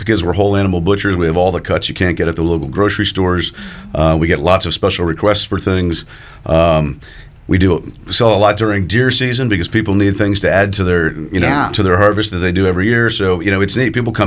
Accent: Cincinnati, Ohio, United States; I grew up mostly in Cincinnati.

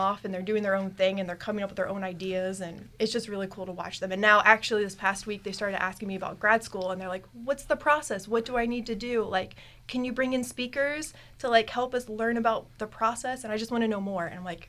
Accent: Stafford, Virginia, United States; So I'm actually a local. So I grew up in Stafford, went to Colonial Forge High School.

